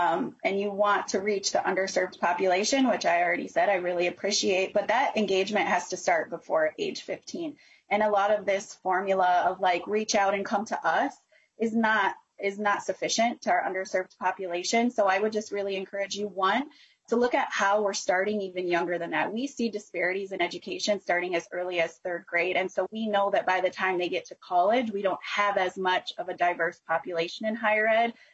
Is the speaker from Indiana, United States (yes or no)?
no; Minnesota, United States; I'm from Greater Minnesota, and I can tell you that we have a lot of difference in our environmental needs